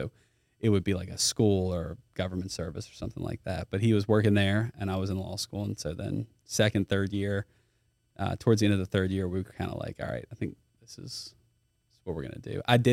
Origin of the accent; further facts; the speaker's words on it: Baton Rouge, Louisiana, United States; I am from Baton Rouge.